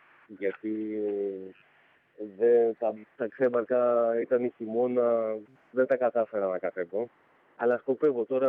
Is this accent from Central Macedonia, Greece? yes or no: no; Agios Kirykos, North Aegean, Greece; Το νησί μου, από τον Άγιο Κύρκο.